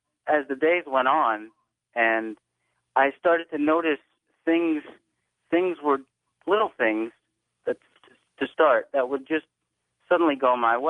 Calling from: Glassboro, New Jersey, United States; I'm calling from Glassboro, New Jersey.

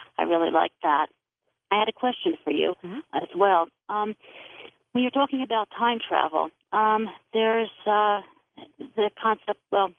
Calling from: Phoenix, Arizona, United States; I'm calling from Phoenix, Arizona.

